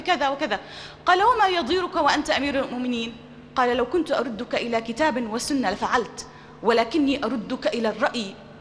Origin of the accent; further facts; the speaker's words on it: Amman, Amman Governorate, Jordan; دعي إلى محاضرة عندنا في عمان